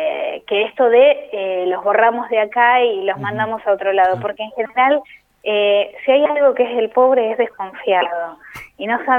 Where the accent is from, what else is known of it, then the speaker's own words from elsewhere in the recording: Bahía Blanca, Buenos Aires Province, Argentina; yo soy de Bahía Blanca, que a pesar de que hay mucha pobreza, no se compara con las dimensiones de ustedes